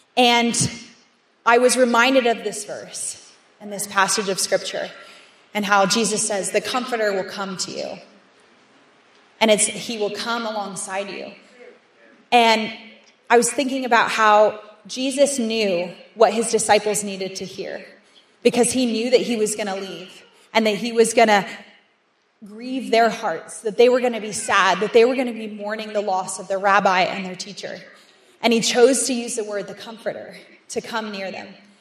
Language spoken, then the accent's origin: English; Toronto, Ontario, Canada; And she knew me from growing up in Toronto.